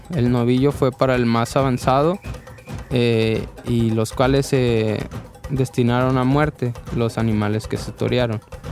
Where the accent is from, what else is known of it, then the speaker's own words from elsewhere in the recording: Autlán, Jalisco, Mexico; Soy de Autlán y ahí empezó mi afición por los toros. Desde chiquito, pues siempre en los festivales del festejo taurino que se hace en mi pueblo